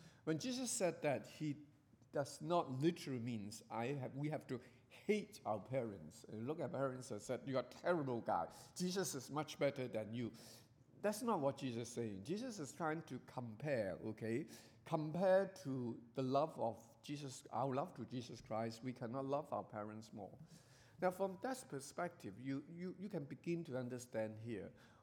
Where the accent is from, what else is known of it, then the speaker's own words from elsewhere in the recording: Hong Kong; I grew up in Hong Kong.